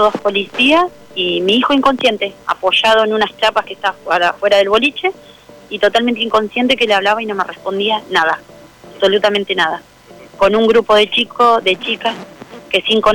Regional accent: Santo Tomé, Argentina; yo soy de Santo Tomé

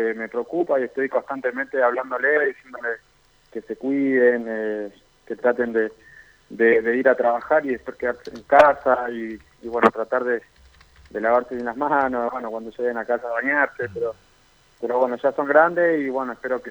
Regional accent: Gregorio de Laferrère, Buenos Aires Province, Argentina; Sí, yo soy allá de Buenos Aires, de la Ferrere.

